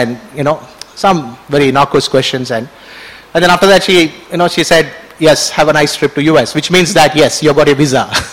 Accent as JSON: {"language": "English", "town": "Palakkad", "region": "Kerala", "country": "India", "said": "I said, I'm from Kerala, you know, I'm from Palakkad in Kerala."}